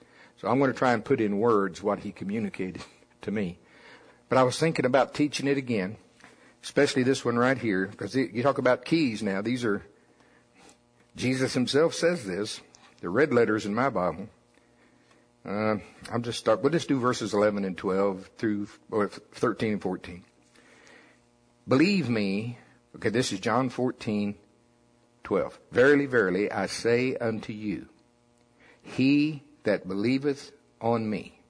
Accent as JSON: {"language": "English", "region": "the South", "country": "United States", "said": "Yeah, I'm from the South, okay?"}